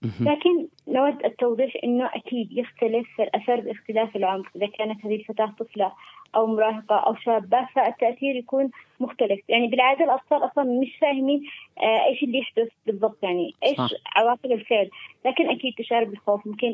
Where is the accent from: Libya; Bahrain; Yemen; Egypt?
Yemen; بشكل عام إحنا كمجتمع يمني نشوف أنه قضايا التحرش هذه ما نتكلمش عنه،